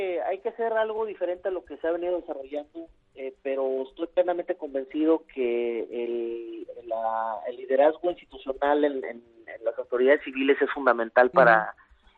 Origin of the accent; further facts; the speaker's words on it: Mexico; ¿qué más nos queda como mexicanos?